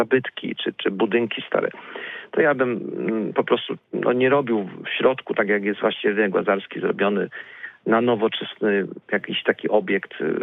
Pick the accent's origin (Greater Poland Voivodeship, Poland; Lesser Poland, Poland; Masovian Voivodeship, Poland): Greater Poland Voivodeship, Poland; Poznań; bo rodowity poznaniak to nie znaczy, że tutaj w każdej dzielnicy byłem, w każdym zakątku, tak?